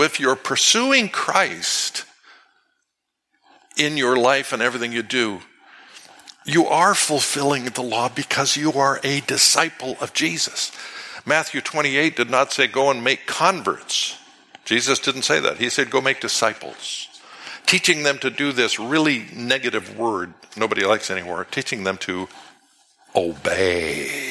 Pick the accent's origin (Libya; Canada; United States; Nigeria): Canada; I don't know about you, I'm Canadian.